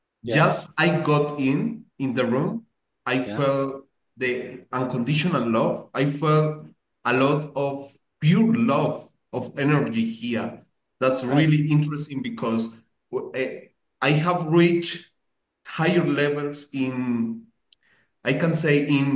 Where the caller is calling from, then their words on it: Colombia; From Colombia. Nice to meet you.